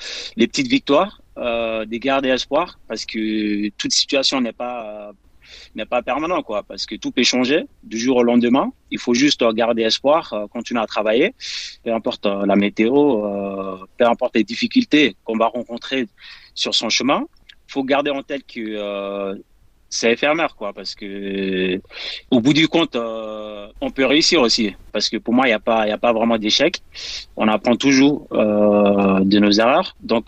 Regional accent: Guinea; j'ai vécu en tout cas en tant que réfugié en Guinée. Là où j'ai passé la majeure partie de mon enfance, là où j'ai grandi. J'étais dans des camps réfugiés avec ma grand-mère

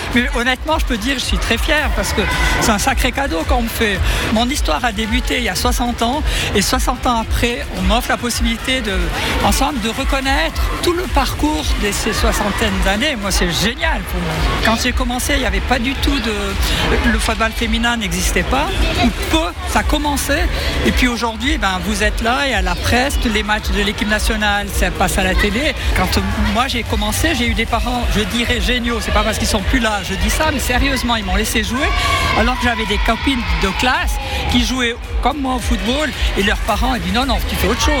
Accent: Valais, Switzerland; Je suis chauvine, je suis valaisanne.

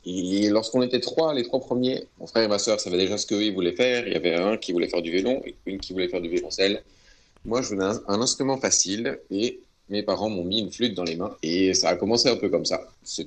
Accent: Switzerland; moved away; ça fait des années que je suis parti de la Suisse, parce qu'en Suisse, à l'époque, pour moi, il n'y avait pas grand-chose à faire.

